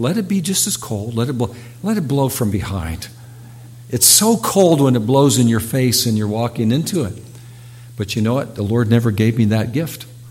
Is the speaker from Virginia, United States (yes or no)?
no; Ohio, United States; Through the years growing up in Ohio, I really knew some cold winter winds. I came down here by way of Cleveland because I was visiting my mom